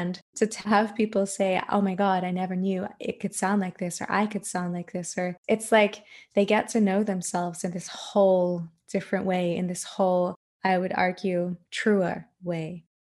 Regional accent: Australia; now in Germany; I live in Germany, although I'm Australian.

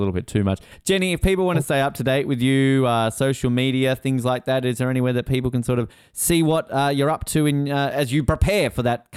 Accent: Tasmania, Australia; now in Sydney, Australia; I'm from Tasmania, so, you know.

